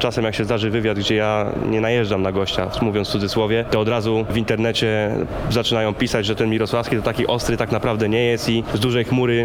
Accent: Zielona Góra, Lubusz Voivodeship, Poland; born there; also born or lived in Nowogród Bobrzański; już się urodziłem na Podgórnej

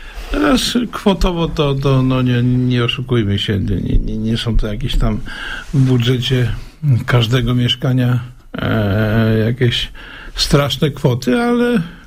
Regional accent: Zielona Góra, Lubusz Voivodeship, Poland; born there; Mówi pan o terenach mojej młodości, ja tam się urodziłem na Towarowej.

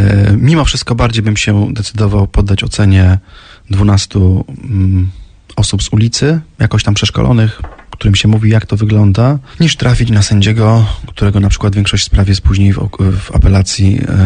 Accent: Zielona Góra, Lubusz Voivodeship, Poland; born there; bo przecież jestem zielonogórzaninem z urodzenia

